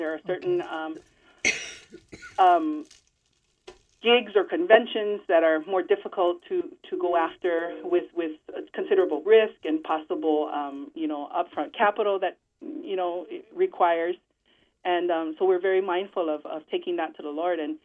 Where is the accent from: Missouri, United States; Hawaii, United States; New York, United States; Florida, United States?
Hawaii, United States; Waikiki; I didn't realize it at the time growing up in Waikiki that was the calling